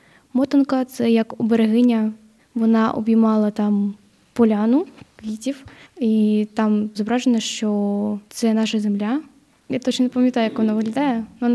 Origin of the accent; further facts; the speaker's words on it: Kharkiv, Kharkiv Oblast, Ukraine; я з Харкова.